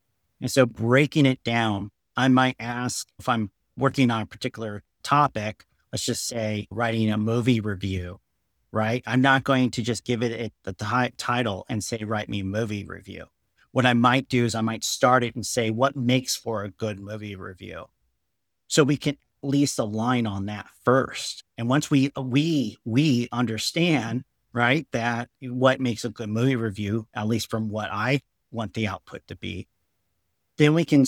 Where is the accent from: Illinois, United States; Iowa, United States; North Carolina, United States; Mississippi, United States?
Iowa, United States; Waterloo; my hometown of Waterloo, Iowa.